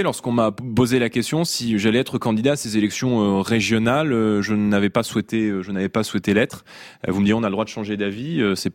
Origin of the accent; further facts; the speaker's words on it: Île-de-France, France; moi, j'ai grandi en Seine-Saint-Denis